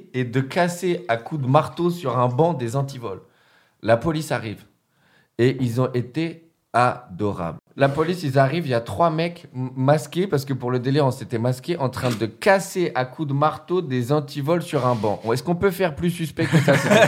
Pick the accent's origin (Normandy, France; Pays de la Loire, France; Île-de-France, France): Île-de-France, France; Moi, j'ai grandi dans 94.